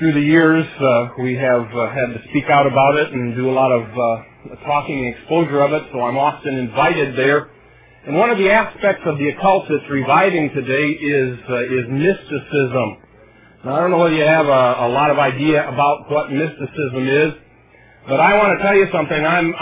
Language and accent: English; Milwaukee, Wisconsin, United States; you don't know me, but I'm from the Milwaukee, Wisconsin area.